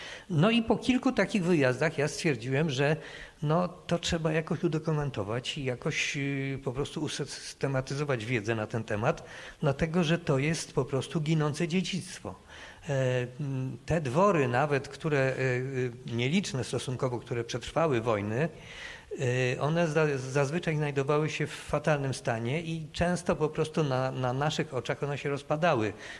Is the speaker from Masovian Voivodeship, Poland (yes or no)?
yes; Masovian Voivodeship, Poland; się wychowałem na Mazowszu, które jest jednonarodowe, jednoreligijne i takie, no, powiedziałbym, niezbyt ciekawe, niezbyt zróżnicowane kulturowo.